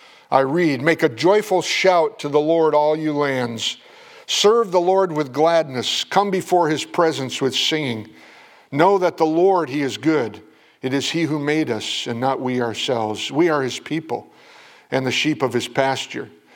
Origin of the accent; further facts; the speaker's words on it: New England, United States; I'm from New England, but I've spent a lot of time in Massachusetts.